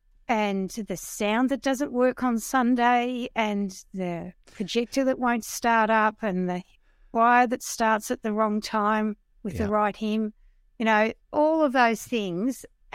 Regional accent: Australia; from Australia.

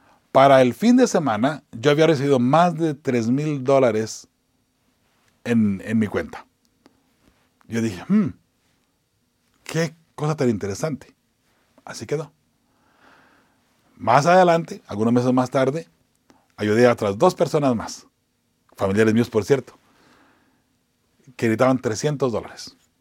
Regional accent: Zacatecas, Mexico; Así somos los de Zacatecas, ¿ok?

